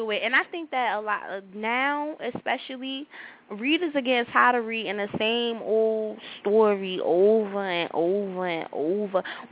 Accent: United States; I'm American all day, and I tell people that all the time.

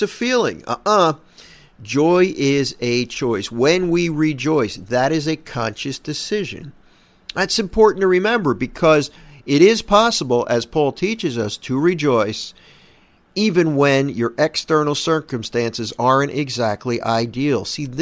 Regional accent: Philadelphia, Pennsylvania, United States; Now, I'm a city boy. I grew up in Philly, Philadelphia. I am not a country boy.

